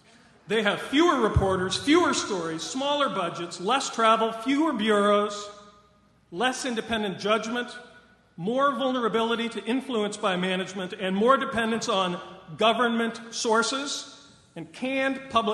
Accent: Kirkland, Washington, United States; I'm from Kirkland, Washington, and I would like to thank the FCC and Kevin Martin, you in particular, for coming to Seattle on such short notice.

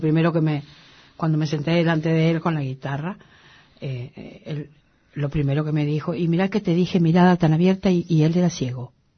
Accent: Corrientes, Argentina; Porque soy correntina.

